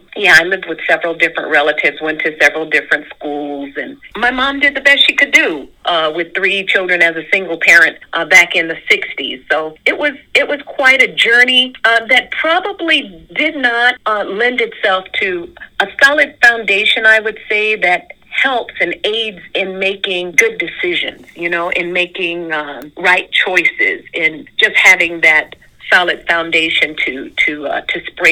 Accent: the South, United States; Southern girl, born and bred.

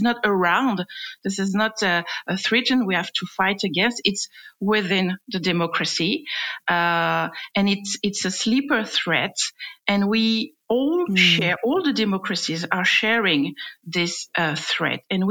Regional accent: France; accent: French; English is a second language; Sorry for my French accent for Biden and Harris election.

